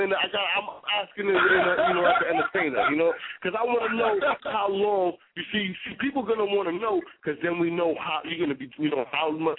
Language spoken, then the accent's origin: English; New York City, New York, United States; being raised in Manhattan, too, you know, we're from the same place. You know, I'm from New York City, born and raised. That alone is a musical place.